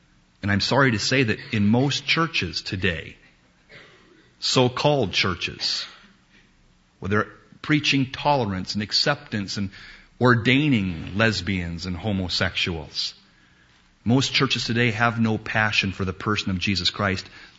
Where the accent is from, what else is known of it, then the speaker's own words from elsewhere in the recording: United States; I apologize as an American.